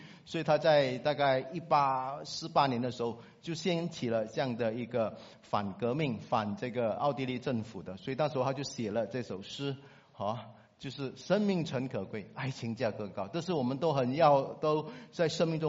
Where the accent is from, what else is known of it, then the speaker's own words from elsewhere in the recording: Singapore; 特别是我们新加坡人非常忙碌的工作哈